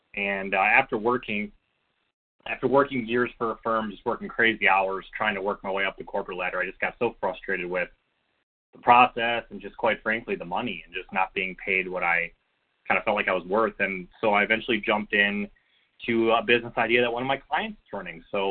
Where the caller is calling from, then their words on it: Brighton, Michigan, United States; I come to you from Brighton, Michigan, where it is currently freezing